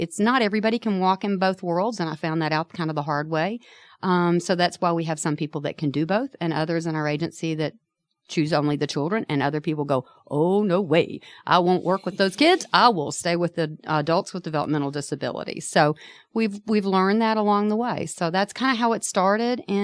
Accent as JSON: {"language": "English", "town": "Tucker", "region": "Georgia", "country": "United States", "tie": "born or raised there", "said": "So I grew up in Tucker. Went to Tucker High School and actually met my husband there"}